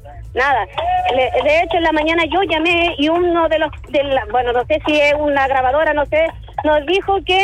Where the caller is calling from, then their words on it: Quilpué, Valparaíso, Chile; soy de acá de Belloto Sur, de la comuna de Quilpué.